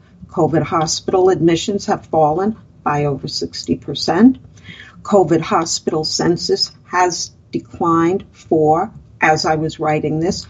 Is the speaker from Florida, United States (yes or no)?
yes; Florida, United States; here in my home state of Florida, the state with the best governor in the nation